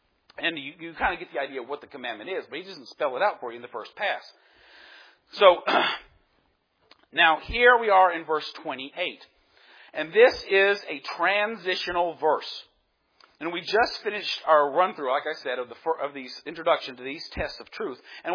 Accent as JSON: {"language": "English", "country": "United States", "said": "I'm American, and I got rights and rights and rights."}